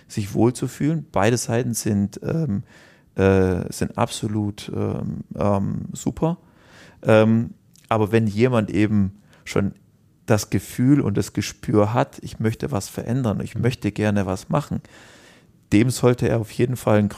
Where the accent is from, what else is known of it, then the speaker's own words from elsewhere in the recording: Southern Germany, Germany; die Industrie, die eigentlich insbesondere jetzt hier im süddeutschen Raum, wo ich herkomme, als die sicherste überhaupt galt.